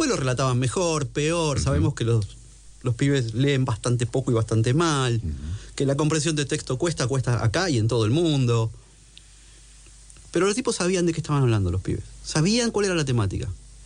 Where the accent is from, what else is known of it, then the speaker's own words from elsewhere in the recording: Ibiza, Balearic Islands, Spain; born there; Yo nací en Ibiza